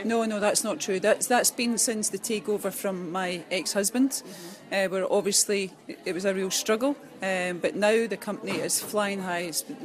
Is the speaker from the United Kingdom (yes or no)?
yes; Glasgow, Scotland, United Kingdom; You know, Scotland, Glasgow's my hometown.